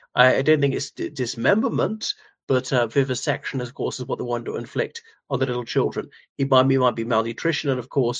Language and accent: English; Ireland; from Ireland.